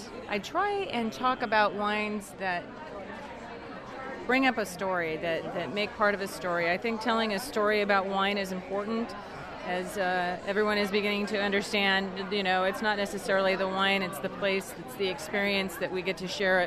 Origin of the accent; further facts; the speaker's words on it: California, United States; I'm from the San Francisco East Bay.